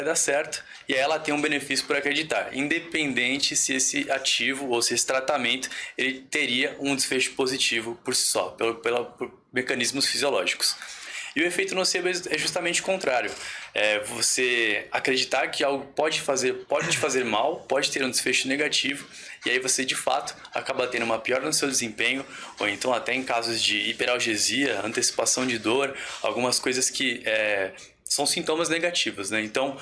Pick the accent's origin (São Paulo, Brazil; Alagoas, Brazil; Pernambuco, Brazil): São Paulo, Brazil; Santos; sou nutricionista, sou de Santos, São Paulo